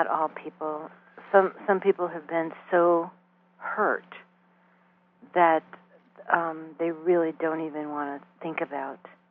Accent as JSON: {"language": "English", "region": "East Coast", "country": "United States", "tie": "born or raised there", "said": "we were raised on the East Coast and raised in very different ways."}